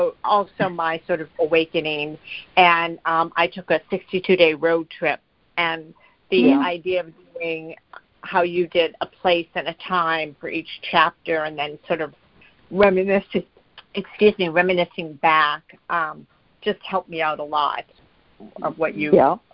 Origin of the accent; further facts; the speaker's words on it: Connecticut, United States; I'm from Connecticut.